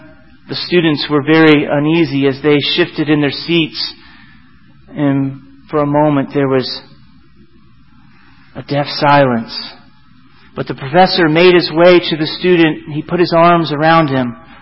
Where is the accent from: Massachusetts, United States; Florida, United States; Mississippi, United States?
Florida, United States; But growing up in Florida, you should have seen the hues of the orange, red, and purple that God sketched on the skies.